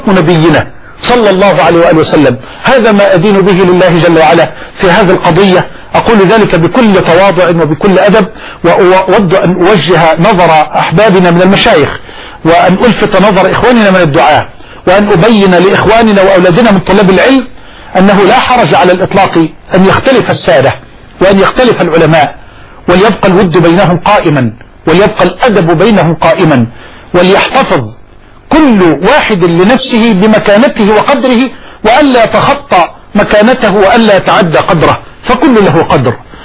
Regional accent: Egypt

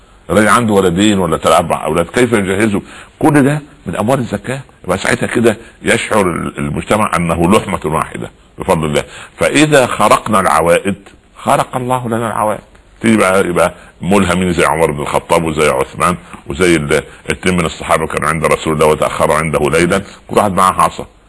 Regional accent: Egypt; يعني نضرب مثال تعودنا عليه كمصريين

